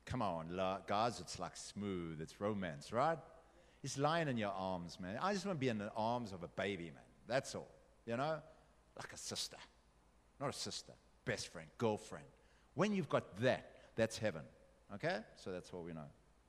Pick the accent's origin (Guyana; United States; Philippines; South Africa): South Africa; Durban, KwaZulu-Natal; born there; I was born in Durban, but it's not beautiful like Cape Town.